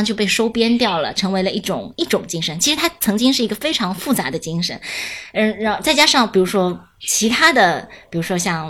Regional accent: Shanghai, China; 他听说我是上海来的以后，

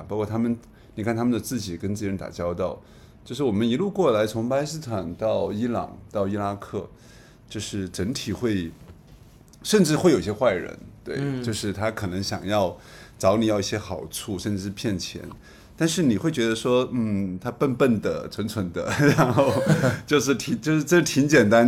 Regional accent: China

